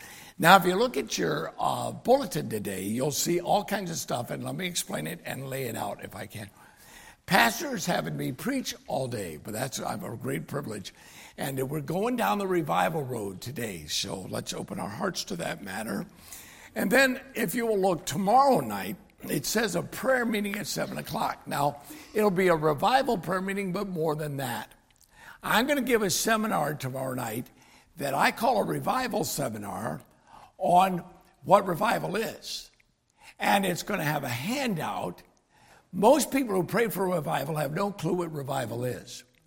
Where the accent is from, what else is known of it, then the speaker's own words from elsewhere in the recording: Michigan, United States; also born or lived in Richmond, Virginia; When he was at the Richmond office, I was born in Richmond, Virginia. I had a pastor in Virginia, I think was trying to clear the air so that people would listen to me, who let me know that even though I was from Michigan